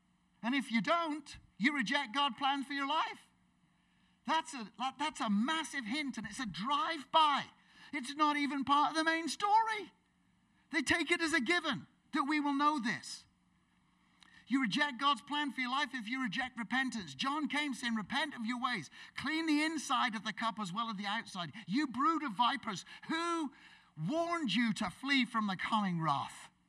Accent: England, United Kingdom; so, I'm English, yeah. That was us, yeah.

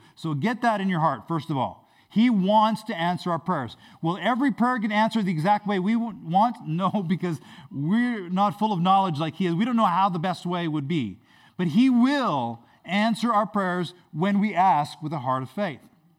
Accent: Grand Prairie, Alberta, Canada; I was raised in Grand Prairie, Alberta, and my parents went from a Catholic church to a Pentecostal church

